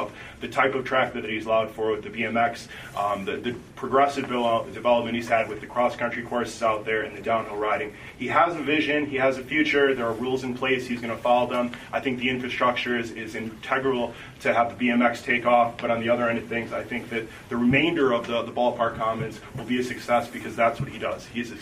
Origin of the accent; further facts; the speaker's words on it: Williams Bay, Wisconsin, United States; I'm from Williams Bay, Wisconsin.